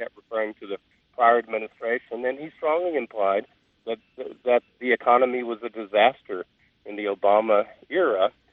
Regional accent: Deep South, United States; I'm originally from the Deep South. I have a sister who lives in Alabama

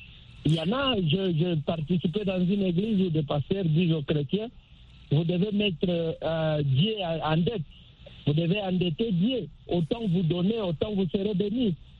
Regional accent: DR Congo; chez nous en République démocratique du Congo

